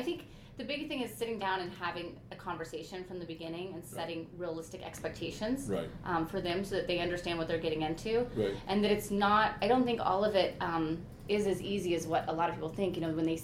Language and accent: English; St. Louis, Missouri, United States; Exactly. I came from St. Louis.